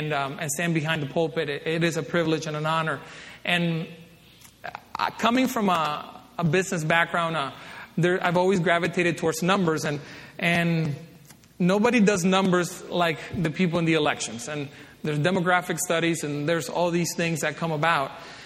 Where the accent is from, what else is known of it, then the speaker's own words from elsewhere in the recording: Dominican Republic; now in United States; I mean, growing up in the Caribbean, you are born a Catholic. I mean, you don't have a choice. That's just the way you're born. I often kid in Sunday's class that, just like Paul said, I am a Jew of the Jew. Well, you're looking at an American-born Dominican